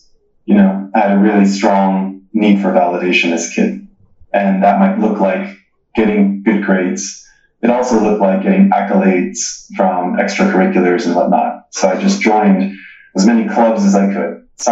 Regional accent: California, United States; I grew up in a suburb of Los Angeles, single son to a single mother

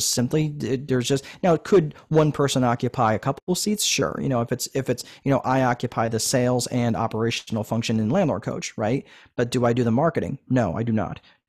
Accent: New York, United States; now in Indiana, United States; Here's what I will tell you that I love about Indiana. And I grew up in New York.

